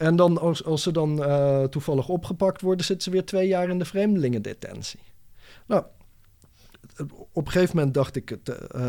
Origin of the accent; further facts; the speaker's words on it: Friesland, Netherlands; Opgroeiend in Friesland op een enigszins christelijke school.